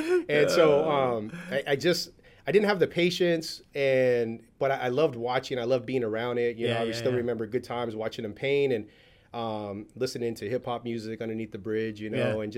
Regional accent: San Jose, California, United States; But I grew up in East San Jose.

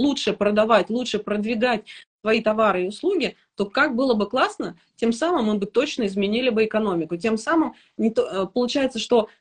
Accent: Volgograd, Volgograd Oblast, Russia; мы из Волгограда, притом мы не просто из Волгограда, мы из Красноармейска, это такой маленький район, в смысле не маленький, а удаленный район от центра, вот, и мы красноармейцы

